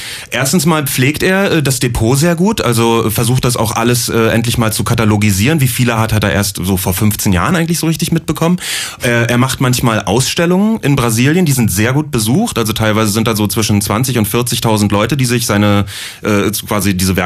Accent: East Germany, Germany; wie ist es als Kind im Osten, das wusste ich selber noch

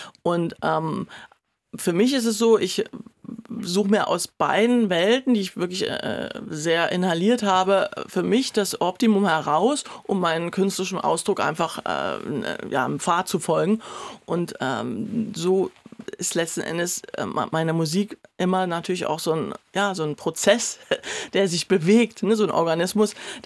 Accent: East Germany, Germany; Ich bin ja in der DDR groß geworden.

